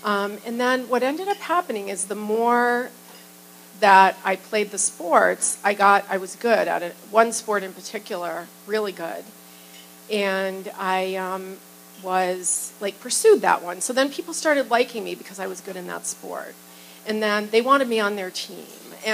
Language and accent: English; Washington, District of Columbia, United States; Well, I grew up in Washington, D.C., for the first till sixth grade.